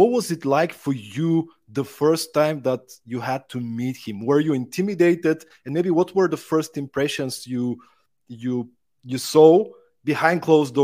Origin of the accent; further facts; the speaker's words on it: Bulgaria; I grew up in Eastern Europe, in Bulgaria. I was born in 1987